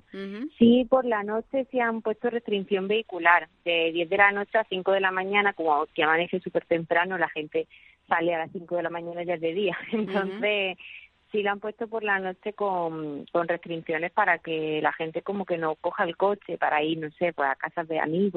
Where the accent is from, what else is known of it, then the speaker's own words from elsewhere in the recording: Spain; now in Costa Rica; Yo soy española, pero tengo residencia ya en Costa Rica, legalmente.